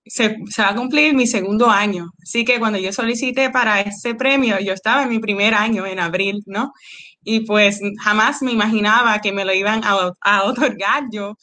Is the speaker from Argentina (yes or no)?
no; Puerto Rico; esa clase me hizo reflexionar sobre mi identidad como puertorriqueña y la situación del bilingüismo en Puerto Rico